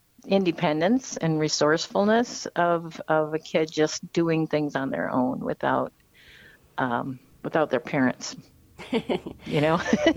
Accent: Fergus Falls, Minnesota, United States; I also feel pretty at home in Western Minnesota because I grew up in Fergus Falls. So not far from Fargo.

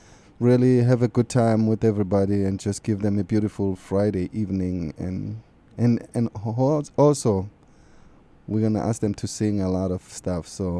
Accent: South Africa; growing up in South Africa

